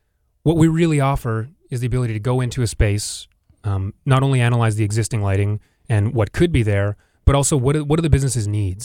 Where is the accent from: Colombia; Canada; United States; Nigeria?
Canada; Winnipeg, Manitoba; on a little farm. I did move to the city, between 2 and 3.